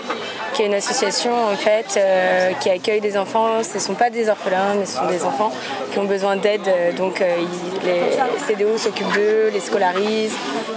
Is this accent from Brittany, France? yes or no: no; La Baule, Pays de la Loire, France; Et moi je suis de La Baule en France